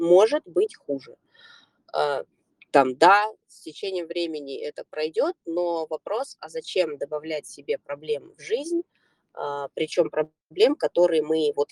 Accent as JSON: {"language": "Russian", "country": "United States", "tie": "born or raised there", "lives_now": "Russia", "said": "Раньше вот я росла в Соединенных Штатах"}